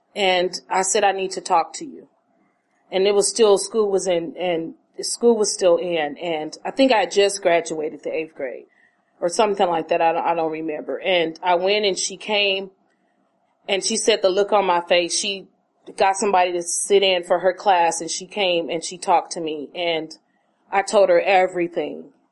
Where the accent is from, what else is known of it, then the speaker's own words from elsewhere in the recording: Oakland, California, United States; I'm from West Oakland, which they call the Lower Bottoms.